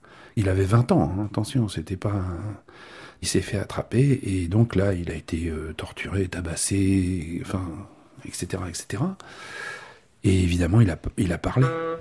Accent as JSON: {"language": "French", "town": "Paris", "region": "Île-de-France", "country": "France", "tie": "born or raised there", "said": "Mais moi je suis parisien. C'est pas pareil. Moi je suis né à Paris. J'ai grandi dans un quartier extrêmement populaire. Donc je suis parisien. La Bretagne, ben, j'y vais chez ma grand-mère."}